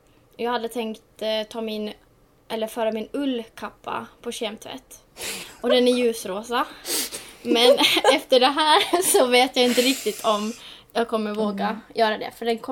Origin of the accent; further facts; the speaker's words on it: Geta, Åland, Finland; Jag är 20 år gammal. Och jag har bott hela mitt liv i Geta. Ända tills för nästan ett år sedan när jag flyttade till Kalmar för att börja studera till journalist.